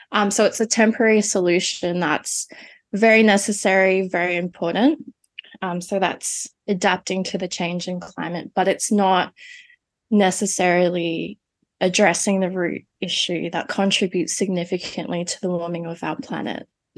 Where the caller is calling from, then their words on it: Namukulu, Niue; I'm joining you from the Rock of Polynesia, Niue Island from the village of Namakulu.